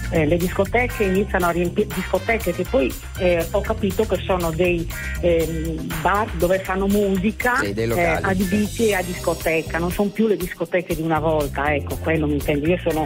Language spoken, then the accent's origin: Italian; Alghero, Sardinia, Italy; io sono, da premettere che sono sarda, sono di Alghero